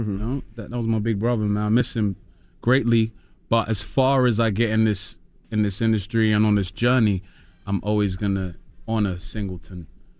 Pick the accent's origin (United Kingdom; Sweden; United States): United Kingdom; I'm British